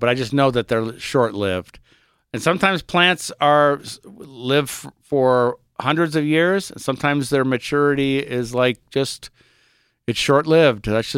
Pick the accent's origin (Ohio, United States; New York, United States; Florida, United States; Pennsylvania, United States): Ohio, United States; Aurora; And I had, in the house I grew up in Aurora, Ohio, had a line of those poplars right in front of the house.